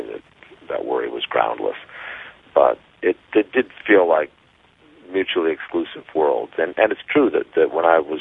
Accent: California, United States; also born or lived in Hawaii; I grew up in Southern California in Hawaii, and you know, learned to surf there and traveled a bit as I could.

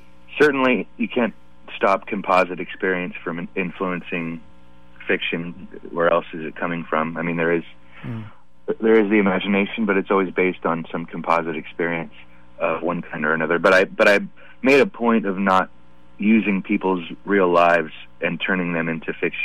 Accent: Oakland, California, United States; since I grew up in Oakland, and specifically the street I grew up on, was full of biracial kids.

